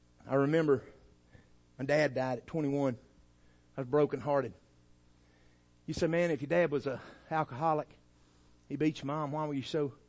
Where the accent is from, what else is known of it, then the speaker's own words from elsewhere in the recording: Dalton, Georgia, United States; I was from Dalton, Georgia. Dalton, Georgia at one time had more millionaires per capita than anywhere in the world.